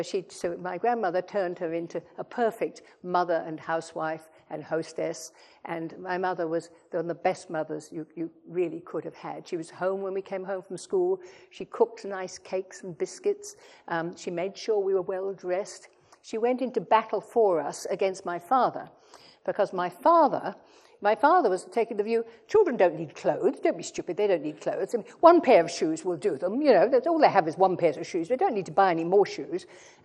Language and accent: English; Kolkata, West Bengal, India; born there; I was born in India. As I say in one chapter, I was conceived in Quetta and born in Calcutta.